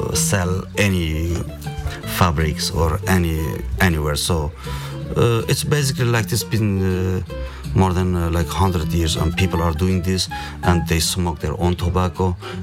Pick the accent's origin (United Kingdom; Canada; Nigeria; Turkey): Turkey; Adıyaman; So I'm from Samsur. It means also Adıyaman, it's which is southeast of Turkey, next to the Euphrates city. 600,000 people live there. So mostly it's like a hot place. Weather is usually hot, and farming place.